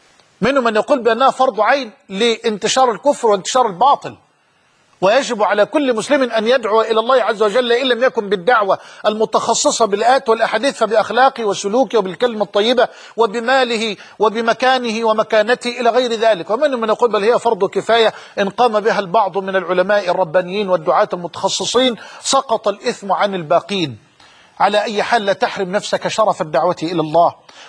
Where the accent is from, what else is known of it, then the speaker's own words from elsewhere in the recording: Egypt; وأسأل الله أن يحفظ بلدنا مصر من الفتن ما ظهر منها ما بطن.